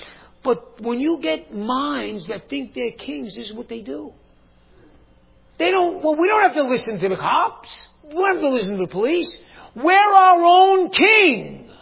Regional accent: New York, United States; I hate to say this because this dude's from my home state. What about Governor Cuomo, ex-Governor Cuomo, if I may?

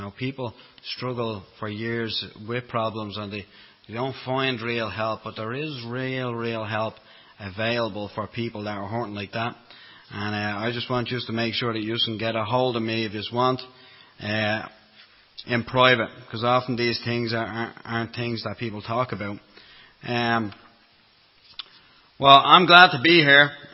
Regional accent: Dublin, Leinster, Ireland; I was brought up in Dublin, as you can hear from the accent. I was brought up in Dublin. Obviously brought up in Dublin, I was brought up Roman Catholic.

